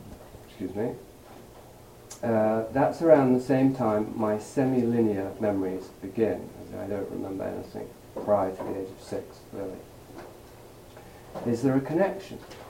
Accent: England, United Kingdom; accent: public school; And I noticed that when I shout, my accent, my public school accent, becomes much stronger, which I don't like.

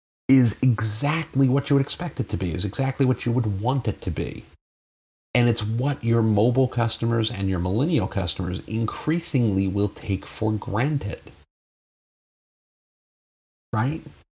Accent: United States; I'm in an international city. I am an American, clearly.

